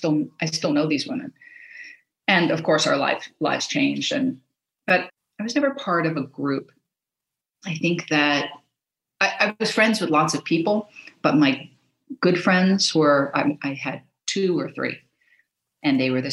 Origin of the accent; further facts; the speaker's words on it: Los Angeles, California, United States; So I grew up in Los Angeles.